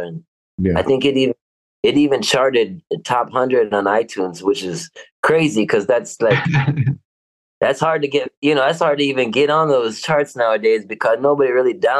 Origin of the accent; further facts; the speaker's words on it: Texas, United States; born there; Part two, you know, I was born in Texas.